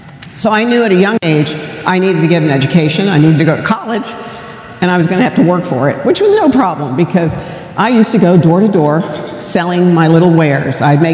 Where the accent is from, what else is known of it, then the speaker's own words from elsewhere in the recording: New Jersey, United States; So now I'm going to tell you I'm from NJ, North Jersey. Okay? And I was raised in a family of three children.